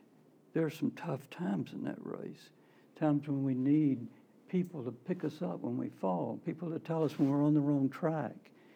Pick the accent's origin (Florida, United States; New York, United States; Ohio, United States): Florida, United States; now in New Jersey, United States; we were living in New Jersey, and I grew up in Florida, as I mentioned.